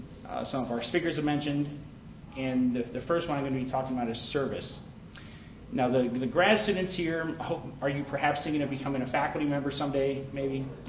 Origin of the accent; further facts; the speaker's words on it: Illinois, United States; Well, as Brian said, I'm from Murray State University, but I'm from Southern Illinois.